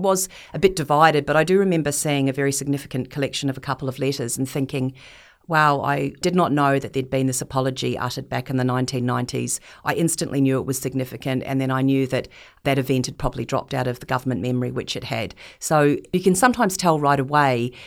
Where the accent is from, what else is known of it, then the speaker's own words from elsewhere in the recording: New Plymouth, Taranaki, New Zealand; I grew up in New Zealand and we lived in a place called New Plymouth.